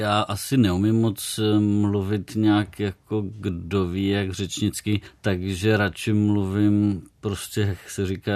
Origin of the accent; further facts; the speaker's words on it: Plzeň, Plzeň Region, Czechia; also born or lived in Ostrava / Brno; now in Prague, Czech Republic; No tak vzhledem k tomu, že jsem z Plzně původem, tak nevím.